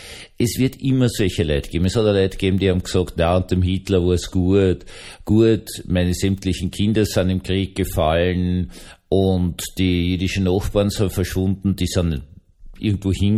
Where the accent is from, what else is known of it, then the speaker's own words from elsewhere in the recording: Austria; Ihr habt einen sehr, sehr, sehr guten Zwischenraum, würde ich mal sagen, als Österreicher zwischen Aufarbeitung und Nichtverfolgung gefunden.